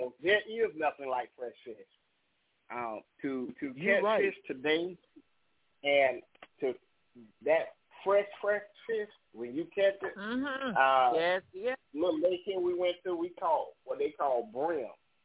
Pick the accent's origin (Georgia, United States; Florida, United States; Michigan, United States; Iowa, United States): Florida, United States; now in Memphis, United States; I'm from Florida, so when I got here to Memphis, Memphis is catfish heaven, country.